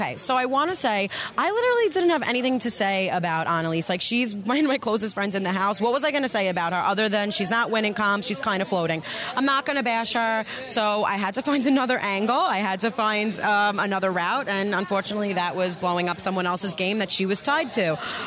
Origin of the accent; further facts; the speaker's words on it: New Jersey, United States; And we're both from Jersey.